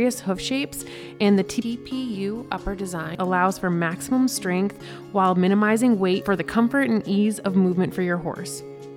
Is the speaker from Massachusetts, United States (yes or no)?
yes; Massachusetts, United States; And I'm from Massachusetts, so we have all four seasons, and it doesn't get usually unbearably hot.